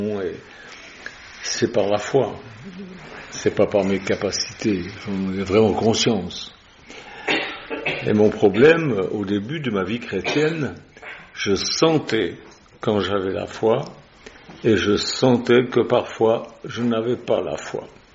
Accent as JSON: {"language": "French", "country": "Switzerland", "said": "devant chez moi en Suisse, il y avait un champ"}